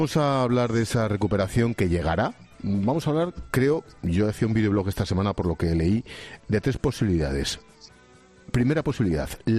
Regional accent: Tres Cantos, Community of Madrid, Spain; ha sido alcalde de Tres Cantos durante mucho tiempo, que es mi pueblo.

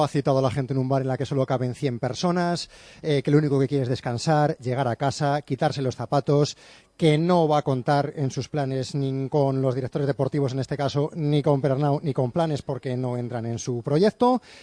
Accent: Garcihernández, Castile and León, Spain; De García Hernández, en la provincia de Salamanca.

